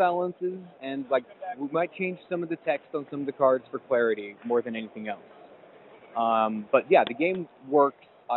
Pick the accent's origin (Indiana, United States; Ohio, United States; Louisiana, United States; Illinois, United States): Illinois, United States; Chicago; two other local Chicago, I'm from Chicago, two other Chicago creators.